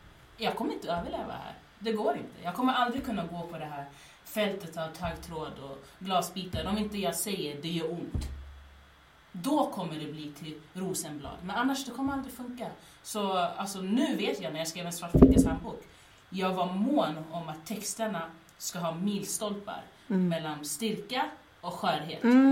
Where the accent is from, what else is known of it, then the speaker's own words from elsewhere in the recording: Sweden; born there; Jag är gambian, jag är född i Sverige, vilket gör mig till en afrosvensk.